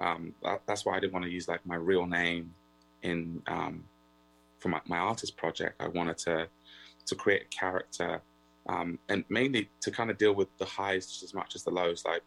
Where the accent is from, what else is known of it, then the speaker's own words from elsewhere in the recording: Vancouver, British Columbia, Canada; also born or lived in Southampton, United Kingdom; I'm in my hometown in Southampton, in the UK. So I guess my second hometown. So Vancouver is my first hometown.